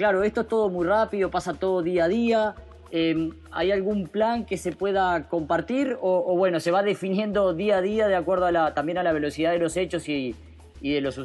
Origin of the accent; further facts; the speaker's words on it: Uruguay; Como uruguayo realmente siento vergüenza, indignación, rabia